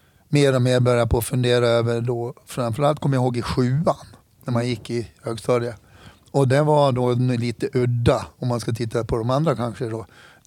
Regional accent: Hedemora, Dalarna County, Sweden; born or raised there

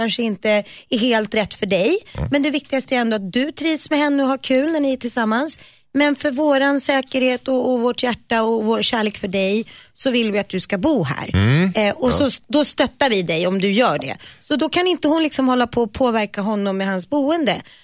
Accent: Nacka, Stockholm County, Sweden; för det var ute i Nacka där jag växte upp.

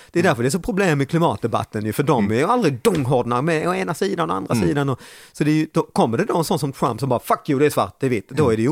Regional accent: Lund, Skåne, Sweden; Jag föddes och uppväxt i Lund.

